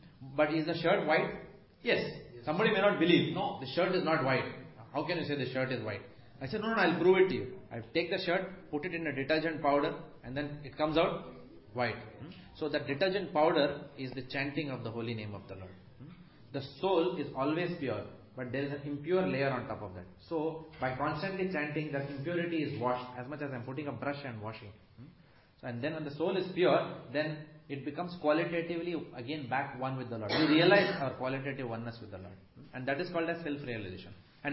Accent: Mumbai, Maharashtra, India; For example, I come from Bombay.

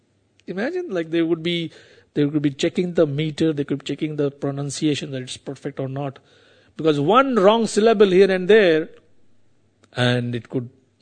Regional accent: India; I come from India, so my examples would be little India-centric.

